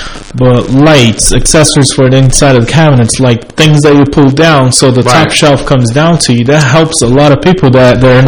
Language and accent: English; Brazil; My wife's from Brazil. So I'm from Brazil as well.